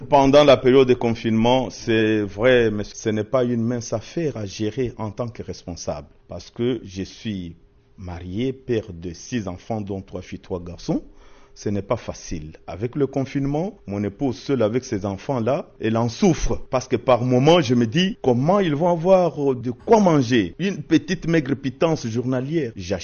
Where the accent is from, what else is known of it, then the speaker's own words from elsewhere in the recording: Kinshasa, DR Congo; now in Kindu, DR Congo; Je suis un nouvel habitant de Kindu. Je ne suis pas de Kindu, je viens de Kinshasa pour des raisons professionnelles.